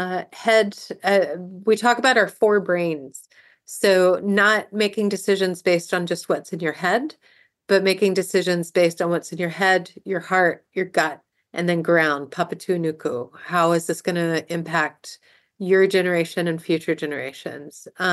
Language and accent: English; United States; I was raised in America, and I was raised with that whole stand on your own 2 feet, be an individual.